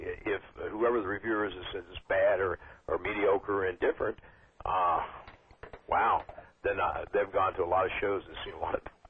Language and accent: English; Cincinnati, Ohio, United States; if I have the Cincinnati Reds here in my hometown